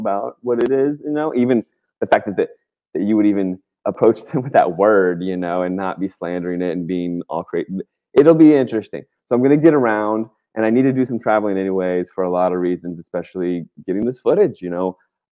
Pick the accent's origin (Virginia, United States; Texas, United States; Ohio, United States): Virginia, United States; because I grew up in Virginia, right?